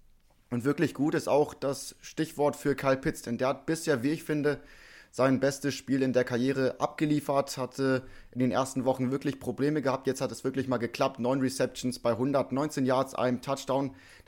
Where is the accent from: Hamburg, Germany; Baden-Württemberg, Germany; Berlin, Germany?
Hamburg, Germany; Ich persönlich finde es schade als Hamburger Jung natürlich, dass Hamburg als Weltstadt im Norden das nicht geschafft hat